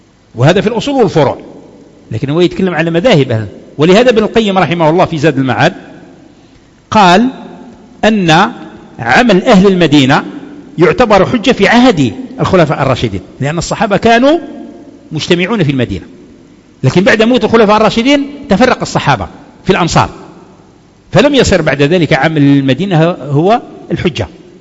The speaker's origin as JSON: {"language": "Arabic", "country": "Algeria", "said": "احنا كان عندنا في الجزائر في الزمان القديم المذهب الحنفي"}